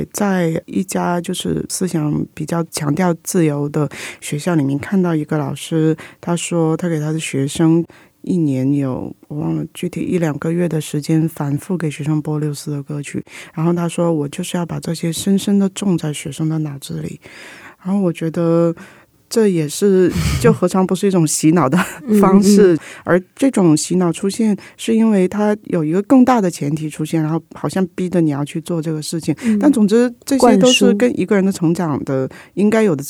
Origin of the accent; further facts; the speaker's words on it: China; now in Hong Kong; 有很多事情在香港会可能比我们小时候在大陆做的更过那个界限